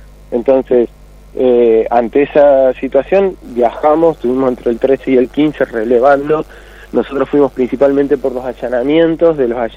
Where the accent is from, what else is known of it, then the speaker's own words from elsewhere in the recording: Córdoba, Argentina; Yo soy de Córdoba.